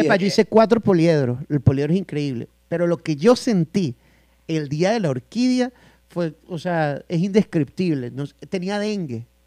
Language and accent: Spanish; Venezuela; Vengo de regresar de Venezuela, después de, no sé, casi 4 años